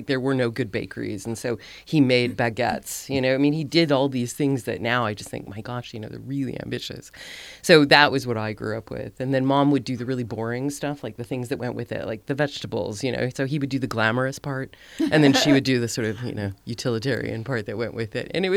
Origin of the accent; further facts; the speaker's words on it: Salt Lake City, Utah, United States; So I grew up in Salt Lake, and actually Salt Lake had nothing then. There were no restaurants.